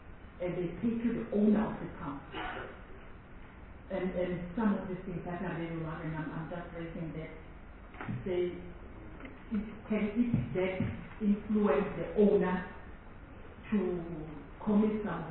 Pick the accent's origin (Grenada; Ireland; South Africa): South Africa; Mpumalanga; This one can notice that I come from Mpumalanga and there is really tense.